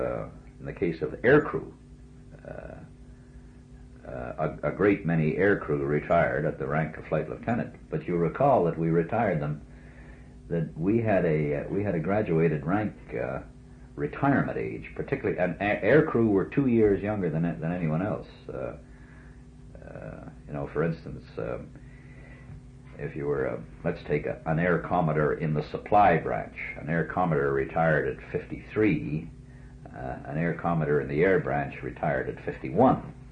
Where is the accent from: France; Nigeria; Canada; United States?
Canada; I was not, as a Canadian airman, I was not confused with my RAF counterpart, who was air attaché over in the British Embassy, nor indeed with the New Zealanders or the Australians.